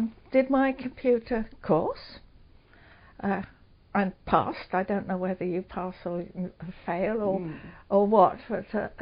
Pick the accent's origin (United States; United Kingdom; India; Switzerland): United Kingdom; Oxford, South East England; Yeah, so Oxford was my hometown.